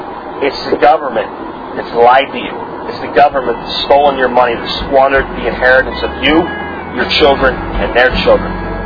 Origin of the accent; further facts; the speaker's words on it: Ukraine; now in United States; But I'm not a Ukrainian hyphen American. I'm an American that happens to be from Ukraine.